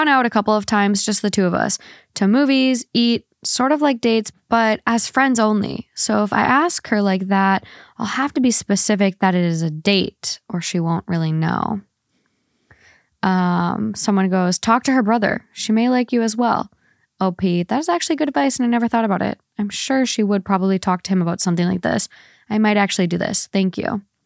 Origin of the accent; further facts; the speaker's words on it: Minnesota, United States; now in Los Angeles, United States; I'm from Minnesota.